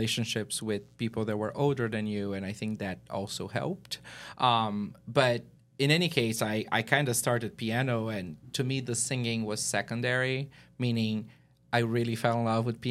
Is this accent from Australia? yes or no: no; Brazil; moved away as an adult; I mean, I'm from Brazil. I grew up in Brazil, and I left the country after undergrad.